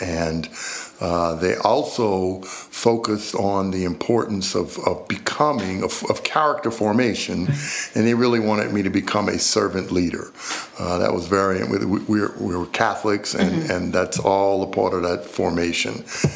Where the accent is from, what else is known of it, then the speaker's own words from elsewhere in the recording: New Orleans, Louisiana, United States; So I grew up in Uptown New Orleans, fairly close to Audubon Park.